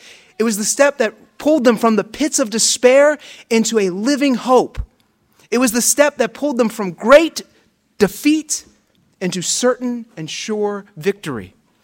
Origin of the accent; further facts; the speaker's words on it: Pittsburgh, Pennsylvania, United States; I'm from Pittsburgh. It's really close to West Virginia.